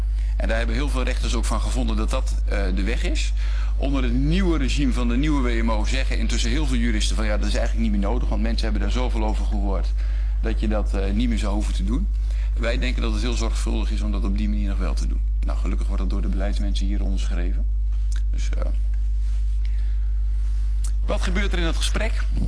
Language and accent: Dutch; Rijssen, Overijssel, Netherlands; Ik kom uit Rijssen. Het komt niet vaak voor dat ik zo dicht bij huis een presentatie mag verzorgen.